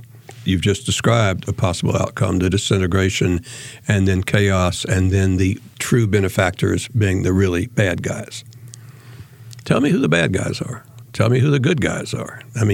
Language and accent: English; the South, United States; I'm a Southerner, so are you.